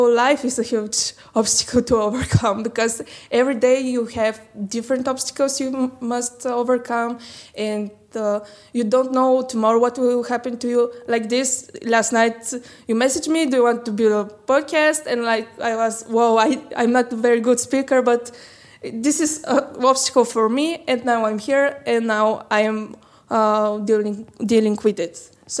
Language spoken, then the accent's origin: English; Vratsa, Vratsa Province, Bulgaria; English is a second language; That's Vraca is my hometown. Actually, I'm not from Sofia, and I organize it from 2016, since this year.